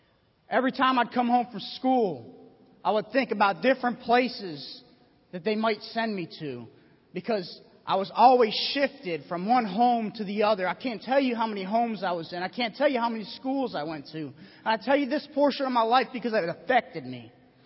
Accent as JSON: {"language": "English", "town": "Buffalo", "region": "New York", "country": "United States", "tie": "born or raised there", "said": "See, I grew up in Buffalo, New York, pretty rough areas, and I didn't know God."}